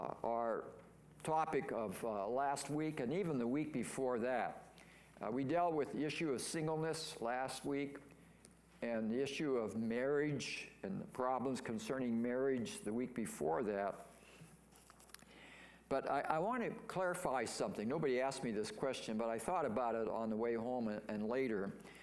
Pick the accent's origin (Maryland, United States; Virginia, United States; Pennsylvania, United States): Pennsylvania, United States; And that's my home state, but they don't do a very good job on some of those roads.